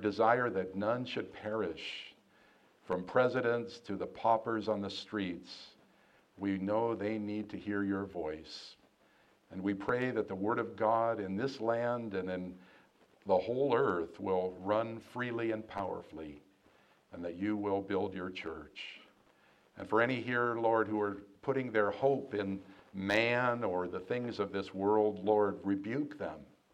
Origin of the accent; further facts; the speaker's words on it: California, United States; I watched the news of my home state in California